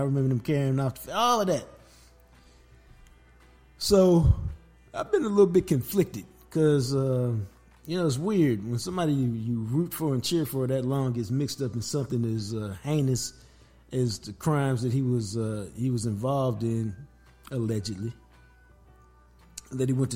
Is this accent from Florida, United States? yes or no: no; Buffalo, New York, United States; I mean, and how could he not be growing up in Buffalo?